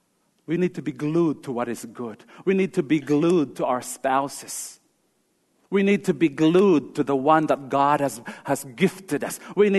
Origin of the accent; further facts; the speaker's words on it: Philippines; now in Australia; I grew up in the Philippines.